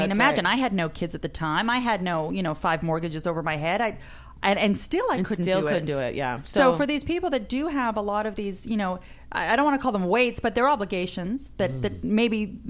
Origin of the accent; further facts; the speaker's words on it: Calgary, Alberta, Canada; now in Miami, United States; I grew up in Canada from Calgary.